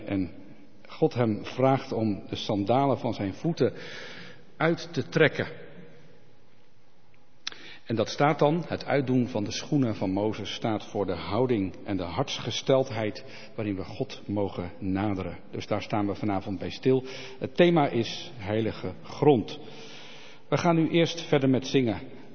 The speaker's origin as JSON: {"language": "Dutch", "town": "Rotterdam", "region": "South Holland", "country": "Netherlands", "said": "Ik kom zelf dus uit Rotterdam, IJsselmonde, net aan de overkant van de grote rivier, vanuit Krimpen bezien."}